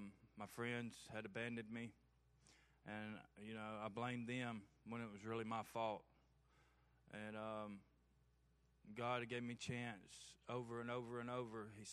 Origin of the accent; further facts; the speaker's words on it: Harpersville, Alabama, United States; I'm 35 years old. I'm from Shelby County, Harpersville, Vinson area. I grew up in a good family with my grandparents